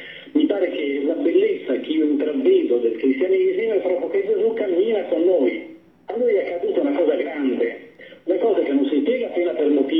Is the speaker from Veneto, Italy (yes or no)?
yes; Pellestrina, Veneto, Italy; born there; Pellestrina, dove io sono nato, quindi.